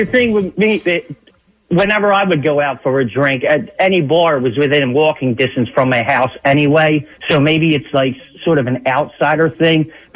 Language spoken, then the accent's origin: English; Oakland, California, United States; I was raised in Oakland. I grew up in Oakland. I'm from Oakland.